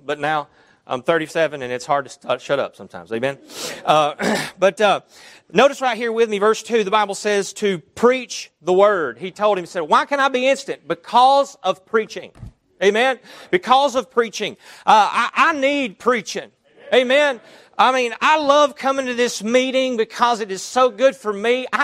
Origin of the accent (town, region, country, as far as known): Alabama, United States